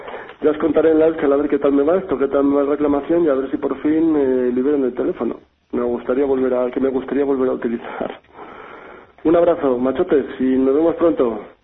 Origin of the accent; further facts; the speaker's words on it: Burgos, Castile and León, Spain; de Burgos.